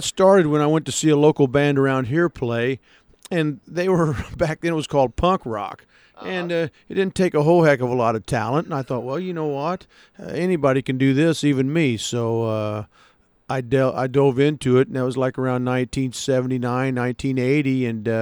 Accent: Coffeen, Illinois, United States; I grew up in Coffeen, went to grade school in Coffeen, then after that went to Hillsboro High School, graduated the class of 74.

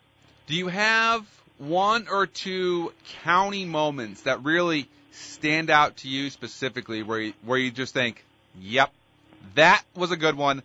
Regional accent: Bunker Hill, United States; as soon as I told Terry that I was from Bunker Hill, did you play for Coach Lafka?

